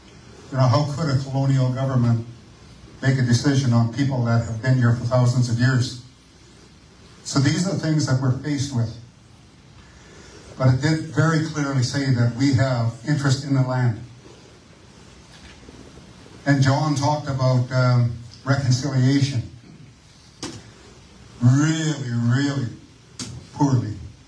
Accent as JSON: {"language": "English", "region": "British Columbia", "country": "Canada", "said": "how many thousands of square kilometers of land, Wet'suwet'en land, that's been alienated from us? I'm from Wet'suwet'en."}